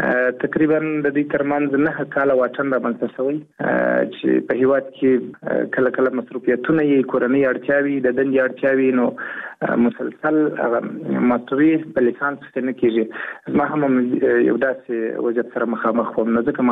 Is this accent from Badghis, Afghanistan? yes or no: no; Helmand, Afghanistan; د هلمند ولایت د نوي ولسوالۍ يم په هلمند کې زیږیدلی يم او لومړنی زده کړې مې د شوندې د کریم په هلمند کې کړی